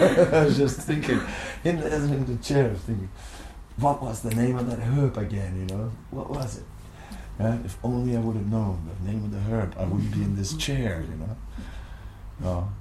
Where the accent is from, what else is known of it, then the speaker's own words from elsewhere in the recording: Vrindavan, Uttar Pradesh, India; And we are from Vrindavan.